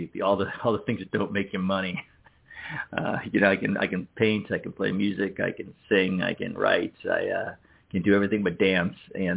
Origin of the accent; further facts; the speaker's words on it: Berlin, Connecticut, United States; Now, I grew up in Connecticut, a small farm town called Berlin. Not like Berlin, spelled the same way, like Berlin in Germany